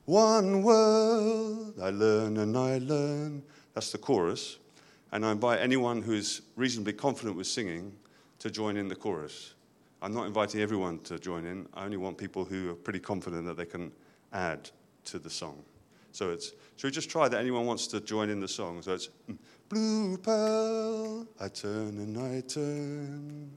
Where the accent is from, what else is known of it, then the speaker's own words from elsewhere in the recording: England, United Kingdom; I'm from England. I'm a musician.